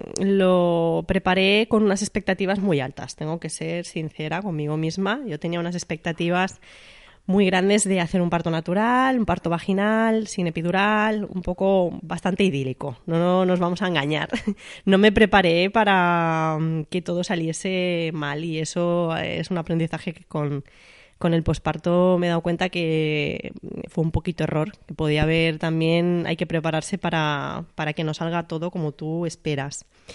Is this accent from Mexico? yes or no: no; Cornellà de Llobregat, Catalonia, Spain; Cornella, de Llobregat.